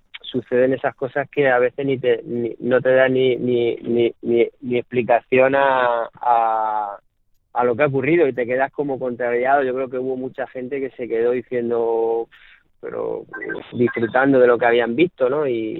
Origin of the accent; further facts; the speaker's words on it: Lorca, Region of Murcia, Spain; para todos los murcianos, para todas las personas de mi tierra, de Lorca